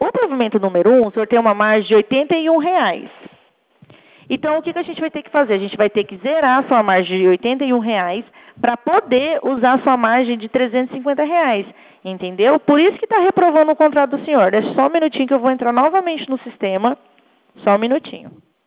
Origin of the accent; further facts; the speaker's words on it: Teodoro Sampaio, São Paulo, Brazil; Sim, eu sou aqui, mas eu sou de Teodoro Sampaio, tá?